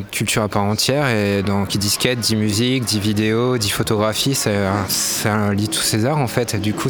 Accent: Stella, Hauts-de-France, France; now in Amiens, France; j'ai 37 ans et je skate depuis environ 25 ans. Et je suis originaire du coup de Stella et j'habite depuis plus de 10 ans maintenant sur Amiens.

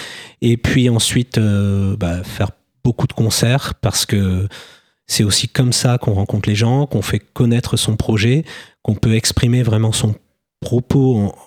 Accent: Amiens, Hauts-de-France, France; born there; also born or lived in Bordeaux / Versailles; je suis né à Amiens. Après, j'ai beaucoup bougé, notamment quand j'avais 20 ans, j'ai vécu à Bordeaux. Après, j'ai vécu du côté de Versailles aussi. Et puis, je suis revenu dans la région

